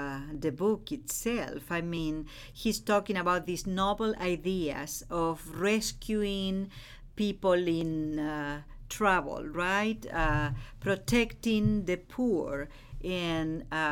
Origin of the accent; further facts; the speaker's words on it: Montevideo, Uruguay; Well, I was born and raised in Montevideo, Uruguay.